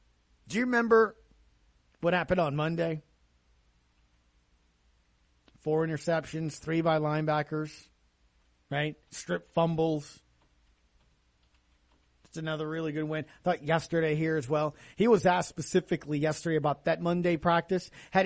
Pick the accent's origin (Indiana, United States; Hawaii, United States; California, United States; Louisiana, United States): Louisiana, United States; New Orleans; I can't stand that. I just, again, born and raised in New Orleans.